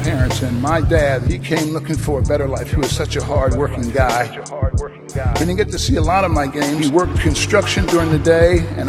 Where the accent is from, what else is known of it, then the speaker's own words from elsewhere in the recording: Indiana, United States; It's hard growing up in Indiana and not falling in love with the game of basketball.